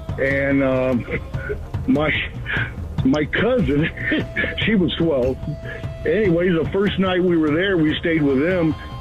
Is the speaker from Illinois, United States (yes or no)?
no; Riverside, California, United States; When I was 10 years old, we grew up in Riverside.